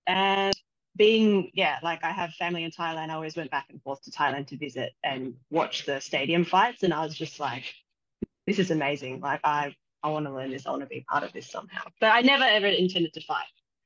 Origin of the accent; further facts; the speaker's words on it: Canberra, Australian Capital Territory, Australia; now in Sydney, Australia; I'm from Canberra originally, and then I moved out of home at like 18.